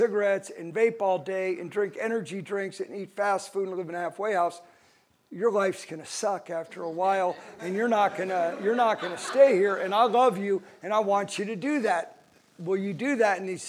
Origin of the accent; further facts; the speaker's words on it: Phoenix, Arizona, United States; I'm from Phoenix, Arizona.